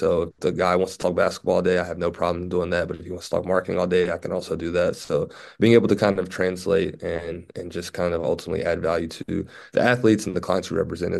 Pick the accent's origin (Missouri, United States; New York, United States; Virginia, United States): Virginia, United States; whether that's saying I'm from Virginia and maybe they play Virginia Tech at some point